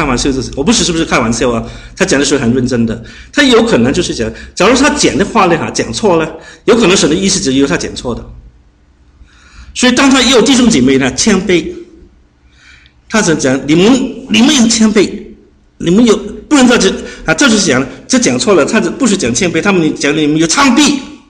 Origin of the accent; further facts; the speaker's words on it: Hong Kong; 就是他鼓励我们香港人讲普通话啊，因为香港人呢，我们一般来讲呢就不喜欢讲普通话的